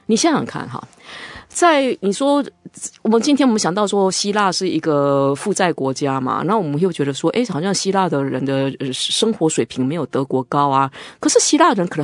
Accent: Taiwan; 我们台湾人跟美国人一样

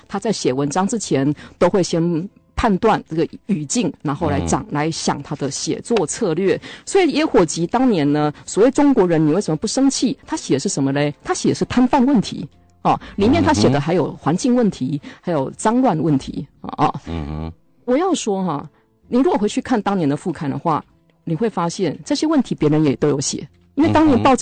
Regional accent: Taiwan; 我们是台湾人，我们清楚台湾历史没有啊

